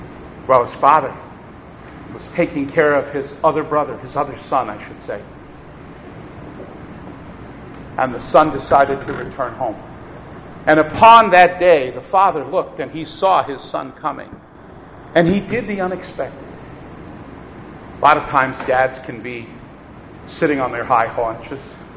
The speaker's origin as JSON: {"language": "English", "town": "Merrick", "region": "New York", "country": "United States", "tie": "born or raised there", "said": "And the community where I grew up in Merrick, New York, has lost many police and firefighters."}